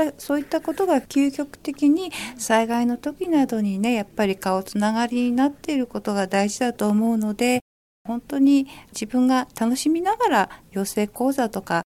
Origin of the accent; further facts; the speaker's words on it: Chigasaki, Kanagawa, Japan; now in Fujisawa, Japan; 藤沢生まれ、茅ヶ崎育ちで、藤沢にはもう35年以上住んでます。